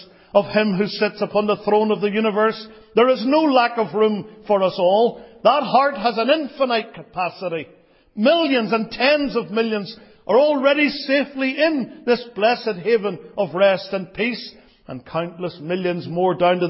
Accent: Ireland; I come from the Emerald Isle.

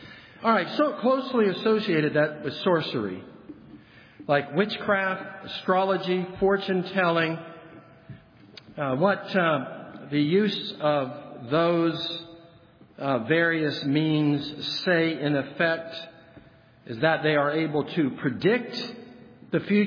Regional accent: Los Angeles, California, United States; Now, I grew up in Los Angeles. Our teams do not have team songs.

